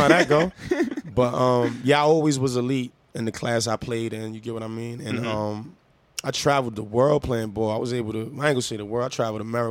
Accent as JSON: {"language": "English", "town": "New York City", "region": "New York", "country": "United States", "said": "I'm from Harlem. I grew up going to Rucker Park, and I know that type of ball, as well as fundamental ball."}